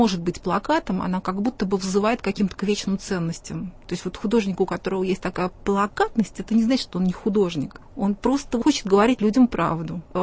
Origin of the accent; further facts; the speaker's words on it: Russia; born there; Вот то, что я родилась в России, что я русский человек.